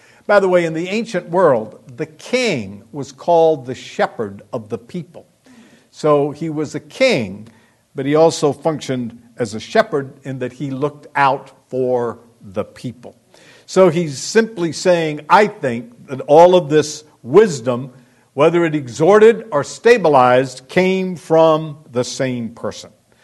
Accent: Pensacola, Florida, United States; As you know, I was born and reared in Pensacola, Florida.

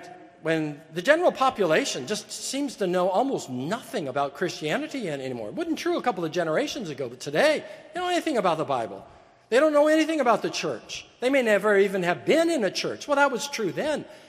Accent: California, United States; I'm an American, I'm a native Californian, I'm a man, I'm college educated

